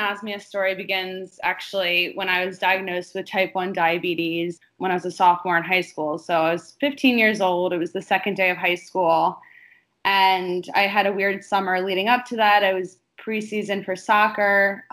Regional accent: Haddonfield, New Jersey, United States; now in San Francisco, United States; I am originally from Haddonfield, New Jersey, which is a small suburb outside of Philadelphia. And right now I'm living in San Francisco

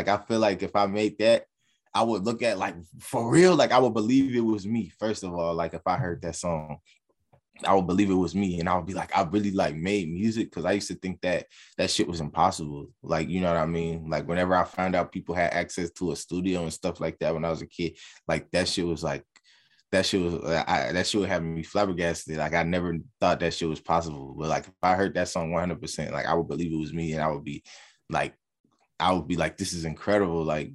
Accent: California, United States; I'm from the Bay Area.

